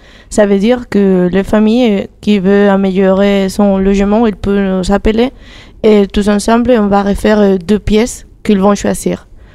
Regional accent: Spain; French is a second language; moved away as an adult; now in Saint-Pierre-des-Corps, France; Donc moi, je suis espagnole. Et oui, à la base, je suis architecte

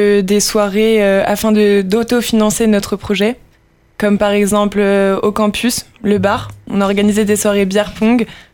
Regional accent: Bourges, Centre-Val de Loire, France; j'ai également 19 ans, je viens de Bourges

